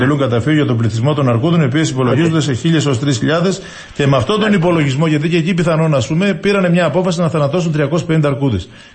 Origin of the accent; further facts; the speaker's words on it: Kalochori, Greece; Και τώρα στο Καλοχώρι, προσέξτε, στο χωριό μου, καθημερινά μία αρκούδα